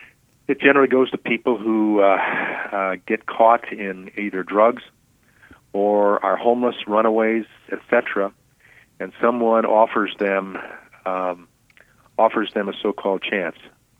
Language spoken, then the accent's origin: English; Michigan, United States; In Michigan, 38 cases last year involving labor trafficking alone in my home state